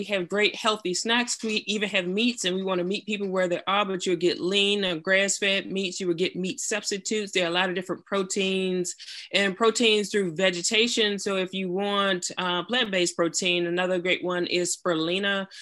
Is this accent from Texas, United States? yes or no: no; Virginia, United States; I grew up in Virginia. I grew up on a farm, and I tried to separate myself from that lifestyle because it was hard work